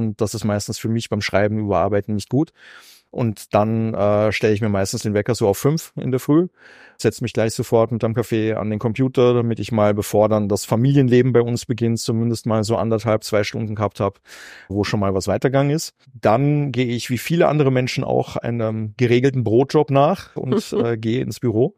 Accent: Vienna, Austria; Aber ich bin auch in Liesing groß geworden, habe dann in anderen Bezirken gewohnt, also Meidling war nicht direkt in meiner Biografie.

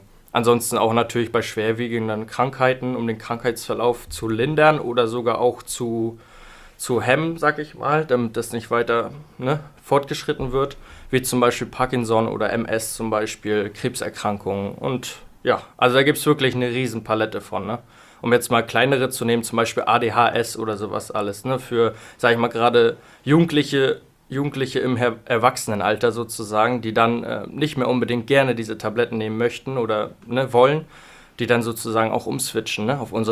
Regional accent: Rostock, Mecklenburg-Vorpommern, Germany; bin aktuell noch 27 Jahre alt, komme aus Rostock

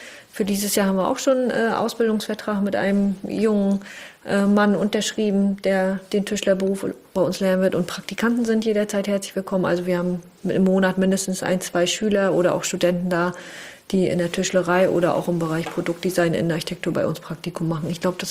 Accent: Wismar, Mecklenburg-Vorpommern, Germany; Ja, wir lieben Wismar, wir kommen aus Wismar, und wir wären gar nicht auf die Idee gekommen, irgendwo anders das zu machen.

